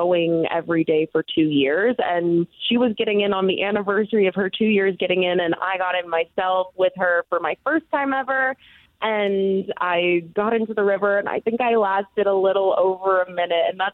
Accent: Florida, United States; I'm from Florida, so dealing with cold winters, cold, gloomy winters was new for me.

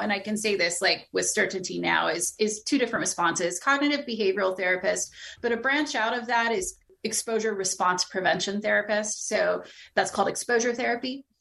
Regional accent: San Diego, California, United States; It's always freezing. I'm from San Diego, so I can say that.

